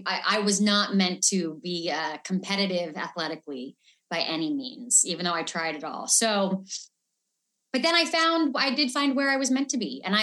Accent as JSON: {"language": "English", "town": "Pasadena", "region": "California", "country": "United States", "tie": "born or raised there", "also_born_or_lived": "La Crescenta", "said": "So yeah, I grew up, I was born in La Crescenta, And then we kind of moved to La Cunada, Pasadena area, but nobody really knows where those are. So Pasadena is just much easier."}